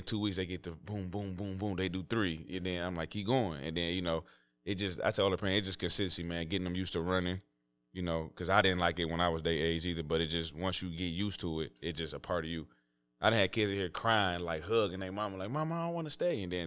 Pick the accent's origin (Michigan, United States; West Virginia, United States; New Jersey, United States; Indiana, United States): Michigan, United States; Detroit; So it's like, I'm from Detroit, and that's not enough.